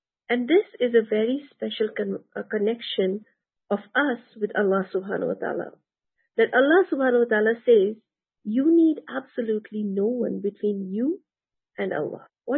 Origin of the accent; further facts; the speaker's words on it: Atlanta, Georgia, United States; I'm from Atlanta, Georgia. I am a student of Quran just like you all.